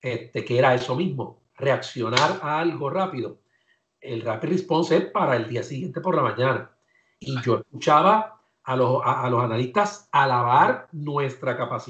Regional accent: Río Piedras, Puerto Rico; Y como decimos en Río Piedra

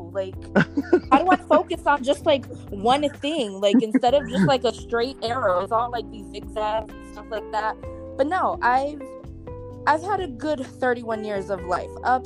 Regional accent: New Jersey, United States; now in Florida, United States; Okay, so I'm originally from Jersey. I am Boricua as well.

